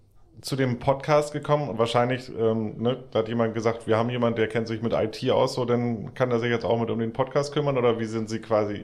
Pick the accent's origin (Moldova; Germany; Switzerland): Germany; North Sea coast; ich bin ja ein Kind der Nordsee.